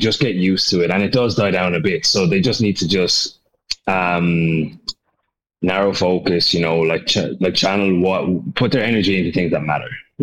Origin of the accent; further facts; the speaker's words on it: Limerick, Munster, Ireland; I was living in Dublin. Like, I'm from Limerick, but I was living in Dublin.